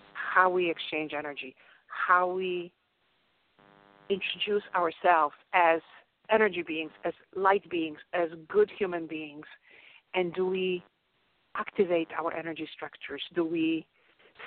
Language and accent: English; Poland; English is a second language; now in United States; even Poland is mentioned, which is my home country.